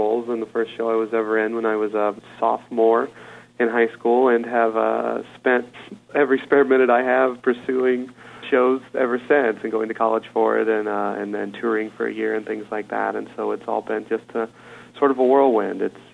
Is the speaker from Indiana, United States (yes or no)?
yes; Petersburg, Indiana, United States; I grew up in Petersburg, Indiana, and I remember when I was a very, very young kid, like 6 or 7 years old